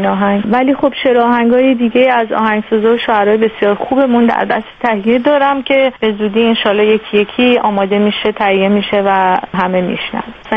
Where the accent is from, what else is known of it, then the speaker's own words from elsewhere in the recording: Iran; منم به عنوان یه ایرانی